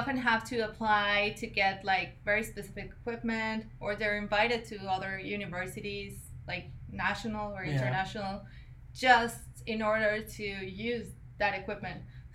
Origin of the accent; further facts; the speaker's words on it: Mexico City, Mexico; English is a second language; Or, like, where I'm from Mexico City.